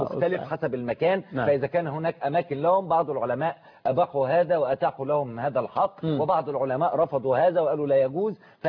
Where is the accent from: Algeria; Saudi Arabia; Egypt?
Egypt; كمصري كمواطن مصري في حياتي هنا في مجتمعي